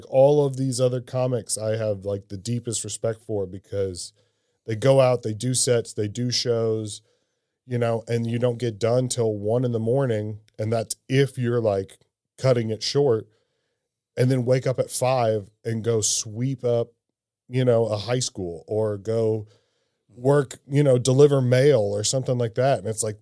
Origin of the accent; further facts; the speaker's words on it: Cape Girardeau, Missouri, United States; and it's a very small town. Cape Girardeau is like 30,000 people or something like that.